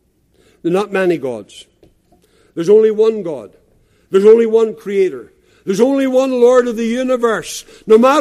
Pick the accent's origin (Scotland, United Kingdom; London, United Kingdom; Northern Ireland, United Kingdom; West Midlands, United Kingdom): Northern Ireland, United Kingdom; I'm from Northern Ireland